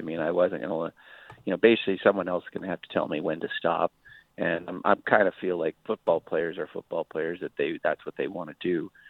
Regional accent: Montana, United States; And I'm from Montana

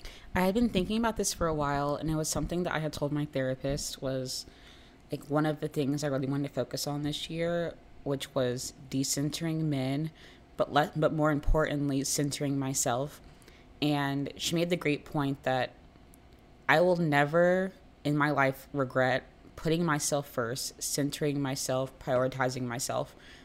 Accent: Jacksonville, Florida, United States; And I'm from Jacksonville, Florida. So it's already like a very racially segregated town, low key.

